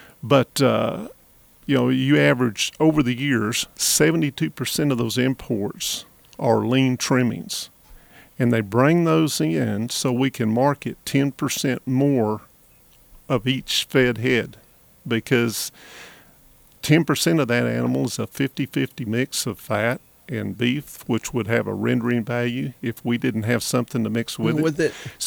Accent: Oklahoma, United States; accent: Western Oklahoma; My Western Oklahoma accent.

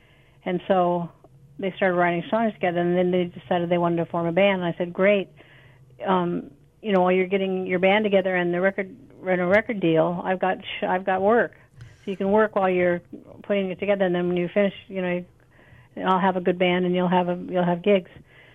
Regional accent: Tucson, Arizona, United States; Well, it's about the house I grew up in Tucson, Arizona

